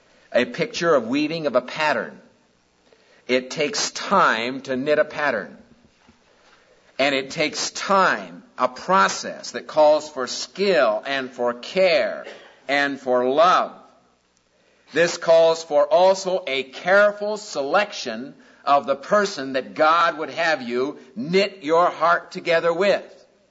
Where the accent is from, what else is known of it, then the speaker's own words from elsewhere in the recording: Des Moines, Iowa, United States; that young guy that came, I grew up with in Des Moines, Iowa, was a friend of my sister Charlotte and me